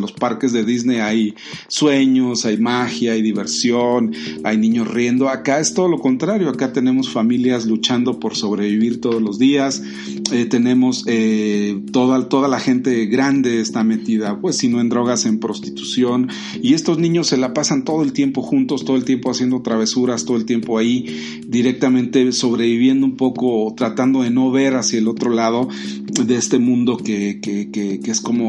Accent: Mexico; Si nosotros como mexicanos pudiéramos ir a ver una película

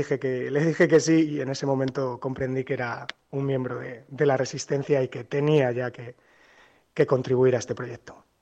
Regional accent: Madrid, Community of Madrid, Spain; moved away as an adult; now in Berlin, Germany; Soy un periodista madrileño exiliado en Berlín desde hace 7 años.

